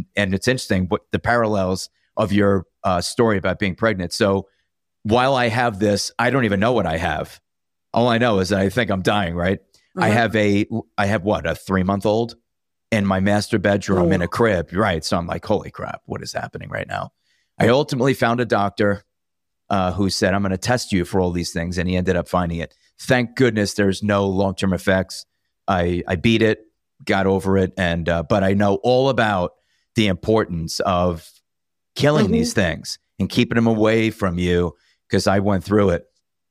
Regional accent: New York, United States; So just in full disclosure, I grew up in Long Island.

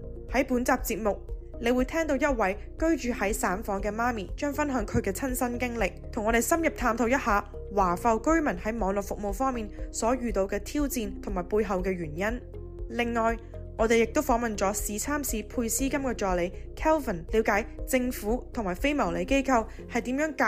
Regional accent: Hong Kong; 虽然咧，我年纪都有翻咁上下啦，但系咧，我记得以前细个读书嘅时候咧，特别我因为我喺香港长大啦，咁英语都唔系我个母语啦

